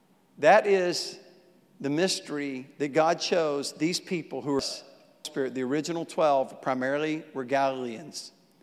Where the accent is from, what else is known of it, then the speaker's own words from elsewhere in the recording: the South, United States; They had a different dialect. I grew up in the South. There are still many people that have this dialect.